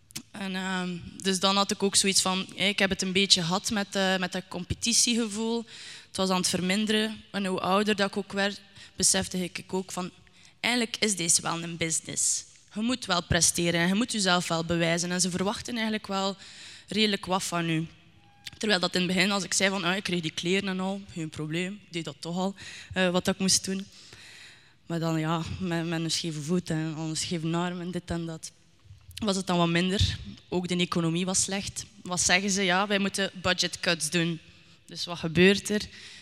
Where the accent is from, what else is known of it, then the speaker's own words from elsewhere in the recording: Aalter, Flanders, Belgium; Als Belg uit de Aalter sta ik hier.